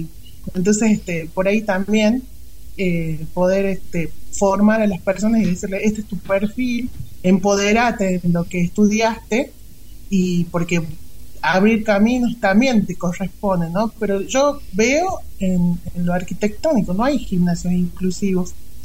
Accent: La Rioja, Argentina; yo soy de La Rioja y yo lo hacía presencial

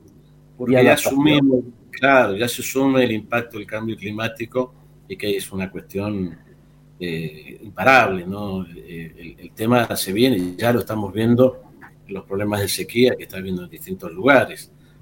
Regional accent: Mendoza, Argentina; also born or lived in Bariloche / Mar del Plata; Yo soy mendocino, vivimos con mi familia hace varios años ya fuera de Mendoza, primero en Bariloche, después en Mar del Plata.

